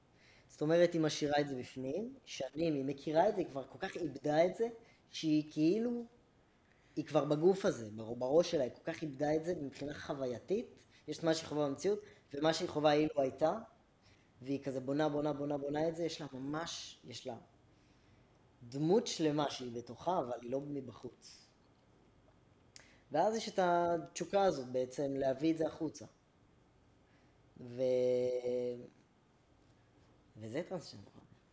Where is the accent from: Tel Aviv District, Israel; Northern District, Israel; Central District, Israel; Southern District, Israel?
Central District, Israel; Rishon LeZion; לפחות במקום שאני בא ממנו, שזה ראשון לציון